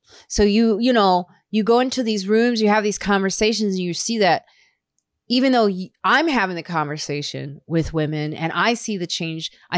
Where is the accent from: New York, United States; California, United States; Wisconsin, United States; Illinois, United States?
Illinois, United States; Highland Park; also born or lived in Chicago; so I grew up in Highland Park and then moved to the south side of Chicago, which is a Black neighborhood on the south side of Chicago. Then moved to the suburbs of Chicago, which was a diverse neighborhood.